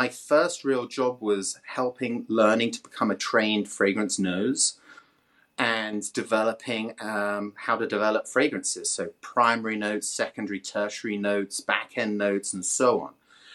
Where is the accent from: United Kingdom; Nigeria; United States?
United Kingdom; Cambridge, East of England; accent: English; Well, my first week I get to Scotland, and I'm very English. I have an English accent from Cambridge, like people know.